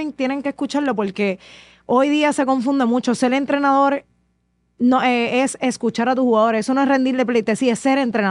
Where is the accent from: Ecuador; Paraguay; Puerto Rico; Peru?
Puerto Rico; Ponce; se ha dado súper bien en mi pueblo Ponce